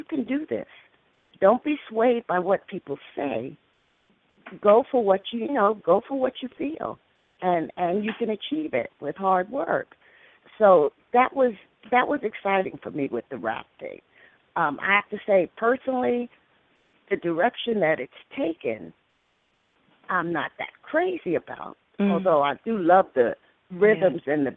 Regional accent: Queens, New York, United States; I'm from Queens, I'm a Queens girl

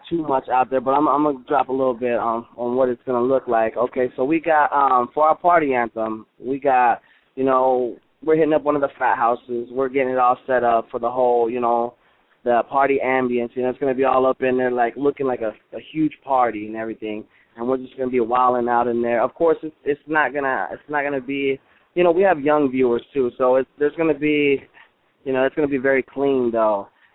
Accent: Washington, United States; also born or lived in Oregon; I'm from Washington State and I'm also Oregon State as well. So I'm just representing the WA and the Oregon State.

